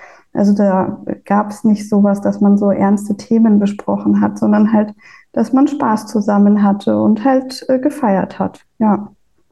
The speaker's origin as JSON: {"language": "German", "region": "Bavaria", "country": "Germany", "said": "ich komme ursprünglich aus Bayern, da hat es einfach so dazugehört, dass man Bier trinkt."}